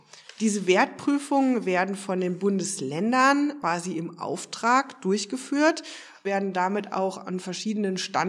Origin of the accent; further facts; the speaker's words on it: Hesse, Germany; als Fachberaterin in meinem Heimatbundesland Hessen